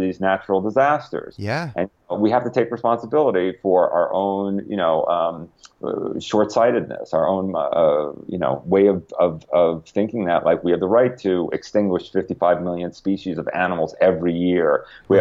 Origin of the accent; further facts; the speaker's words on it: Connecticut, United States; Like when I was growing up in Connecticut, if you tried to explain to my grandmother that a black man would be president